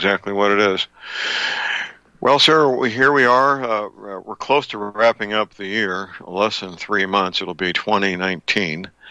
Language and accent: English; St. Louis, Missouri, United States; Dr. Leonard Wilbert is a chiropractic physician living and working in my hometown, St. Louis, Missouri.